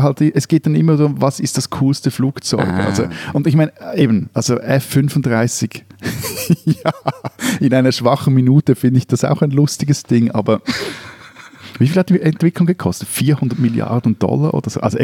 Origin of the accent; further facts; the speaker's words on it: Switzerland; Aber ja, die Reaktionen bei dir sind sehr wahrscheinlich ähnlich, wie sie bei uns in der Schweiz wären.